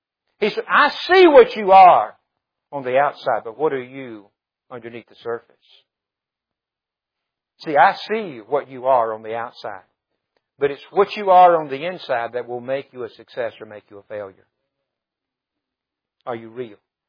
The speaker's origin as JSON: {"language": "English", "town": "Mobile", "region": "Alabama", "country": "United States", "said": "I'm actually from Mobile, Alabama. Not that that ought to impress you any, but that's really where I'm from."}